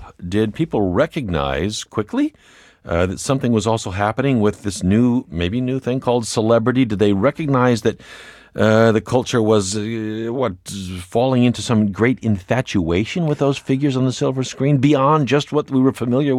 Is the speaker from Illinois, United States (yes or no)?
yes; Wilmington, Illinois, United States; Wilmington, Illinois.